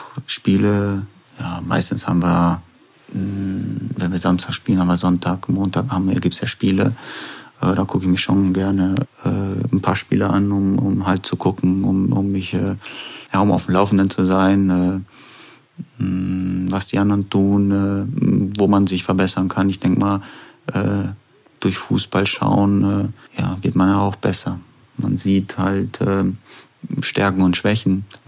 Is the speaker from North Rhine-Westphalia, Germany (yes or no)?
yes; Lippstadt, North Rhine-Westphalia, Germany; also born or lived in abroad; da ich ja hier aufgewachsen bin in Lippstadt, eine Stunde von Osnabrück, und ich so die Gegend ein bisschen kenne, ist das schon so ein bisschen wie ein Heimatsgefühl